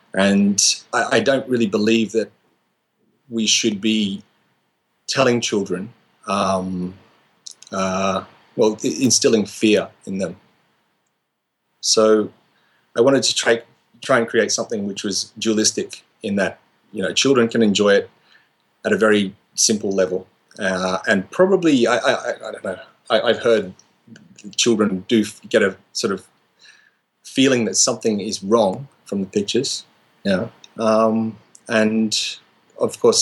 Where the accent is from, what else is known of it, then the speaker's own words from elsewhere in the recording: Australia; now in Japan; I'm Australian, and internet in my home in Australia was terrible.